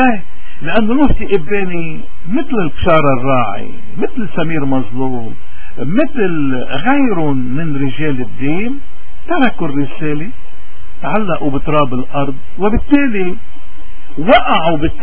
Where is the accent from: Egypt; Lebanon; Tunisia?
Lebanon